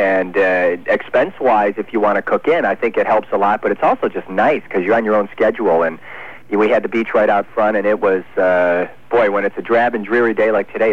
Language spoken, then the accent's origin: English; New York, United States; because I grew up in Western New York.